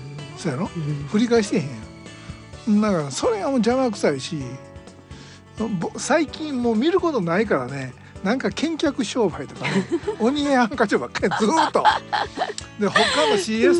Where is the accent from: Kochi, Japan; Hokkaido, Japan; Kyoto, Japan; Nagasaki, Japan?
Kyoto, Japan; Mukaijima; まあ、一応、私もその向島で生まれてんからね、